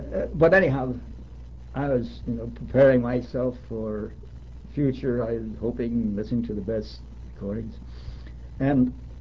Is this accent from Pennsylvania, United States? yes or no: yes; Reading, Pennsylvania, United States; Well, I was born in Reading, Pennsylvania in 1904. And went to school there and graduated from Reading High School